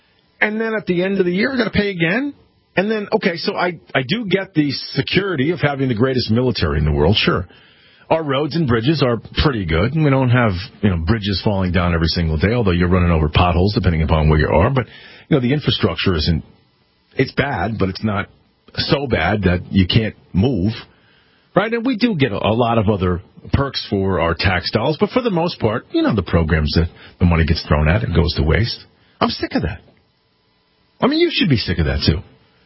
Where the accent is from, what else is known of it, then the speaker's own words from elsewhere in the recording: Connecticut, United States; fees in my home state of Connecticut, where I'm broadcasting from right now